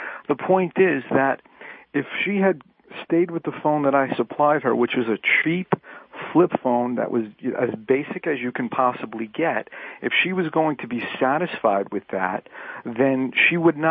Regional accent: New York City, New York, United States; We grew up in poverty in the Bronx, and I worked my butt off to get to where I am today.

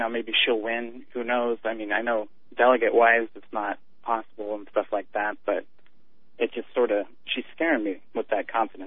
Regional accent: Washington, United States; Hey, I'm 19. I'm from Washington.

